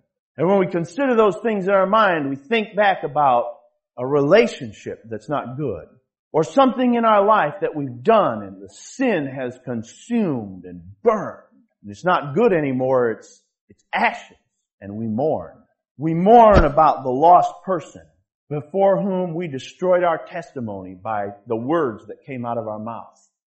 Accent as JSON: {"language": "English", "region": "Michigan", "country": "United States", "tie": "born or raised there", "said": "I grew up in Michigan."}